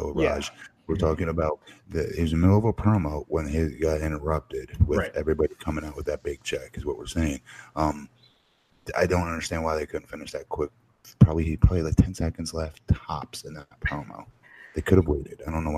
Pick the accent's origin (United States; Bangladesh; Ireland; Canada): United States; Florida; I'm from Florida.